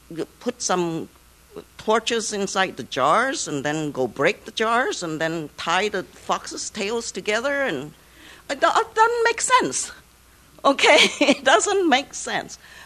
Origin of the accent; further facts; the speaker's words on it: United States; Being American Christians, we have so much that we end up relying on ourselves